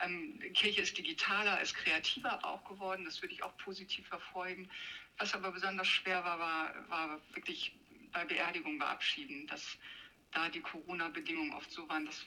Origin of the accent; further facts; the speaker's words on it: Norderney, Lower Saxony, Germany; also born or lived in Leer; Ich bin ja auf Norderney aufgewachsen und auch eben dann hier in Leer, und liebe einfach die Weite und den weiten Horizont